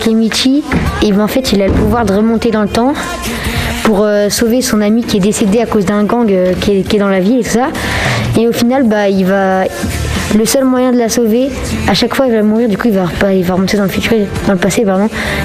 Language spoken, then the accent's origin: French; Saint-Nazaire, Pays de la Loire, France; j'ai 14 ans, je viens de Saint-Nazaire et je suis au collège Pierre Norange.